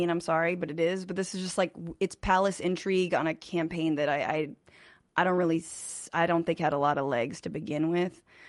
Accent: California, United States; I'm just from California, whatever.

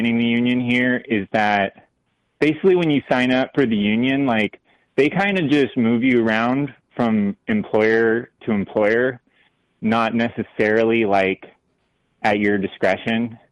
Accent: Portland, Oregon, United States; like, I'm from Portland, but, like, all my coworkers are, you know, they're cowboys or loggers. They're from the rural area.

